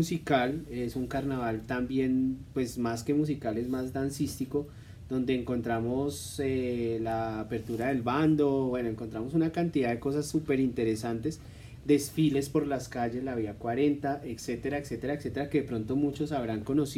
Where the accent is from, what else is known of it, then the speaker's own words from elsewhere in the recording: Colombia; Igual, pues nosotros como colombianos y sobre todo acá en todo el continente americano